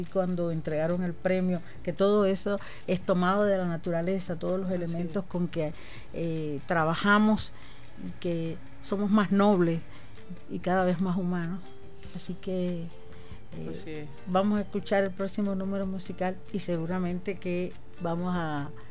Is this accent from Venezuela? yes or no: yes; Venezuela; orgullosos de ser nuestro americanos, de ser caribeños, venezolanos